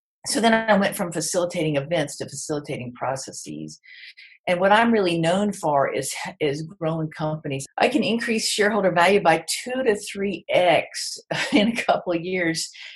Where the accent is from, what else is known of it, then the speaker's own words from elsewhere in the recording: Mississippi, United States; And I'm really great, because I'm from Mississippi, I'm really great at getting people to tell me stuff they shouldn't tell me.